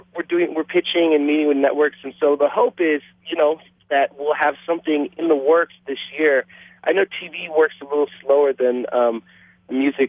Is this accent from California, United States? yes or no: yes; Oakland, California, United States; also born or lived in Brooklyn; now in Los Angeles, United States; I grew up in Oakland, so I'm a Bay Area guy.